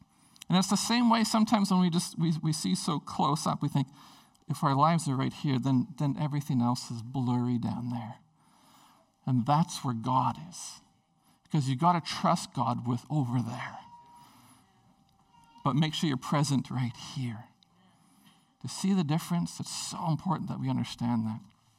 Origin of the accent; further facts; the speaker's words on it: Prince Rupert, British Columbia, Canada; So when I grew up in Prince Rupert